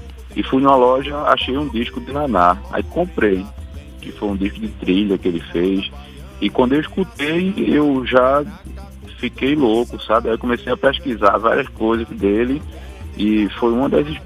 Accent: Olinda, Pernambuco, Brazil; que eu sou daqui de Pernambuco, de Olinda

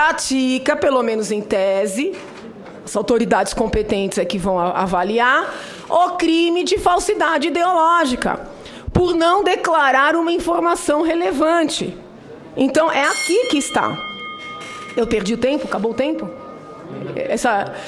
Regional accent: Brazil; Porque eu sou brasileira e eu conheço.

